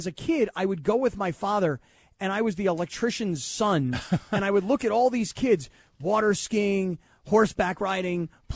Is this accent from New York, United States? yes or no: yes; New York, United States; This is in upstate New York.